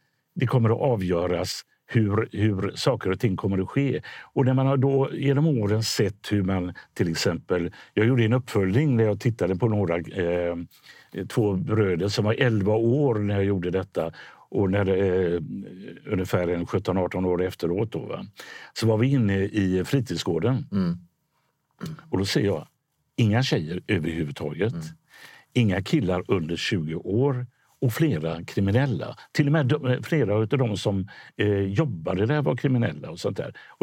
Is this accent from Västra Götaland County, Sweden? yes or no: yes; Gothenburg, Västra Götaland County, Sweden; i Bergsjön, i Biskonsgården när jag är uppvuxen